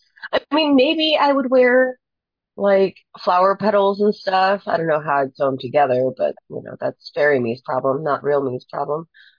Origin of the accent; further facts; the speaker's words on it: Appalachia, United States; because I'm from Appalachia, we've got, like, our own set of rules.